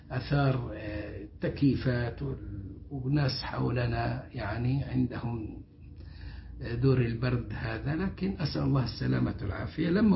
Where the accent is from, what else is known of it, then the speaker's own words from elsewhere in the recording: Egypt; على طريقتنا كمصريين،